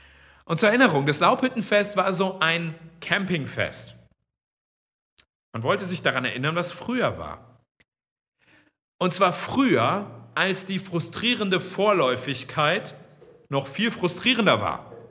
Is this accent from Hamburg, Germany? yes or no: no; Giessen, Hesse, Germany; Ich komme ja aus Gießen und ich habe auch in Gießen studiert. Und als ich in Gießen studiert habe, habe ich direkt am zentralen Platz in Gießen gewohnt, der sogenannte Marktplatz.